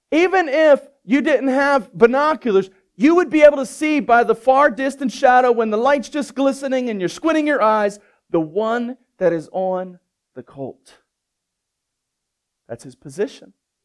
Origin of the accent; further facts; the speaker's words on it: Baltimore, Maryland, United States; But I'm from Baltimore and in the inner city, like hood inner city.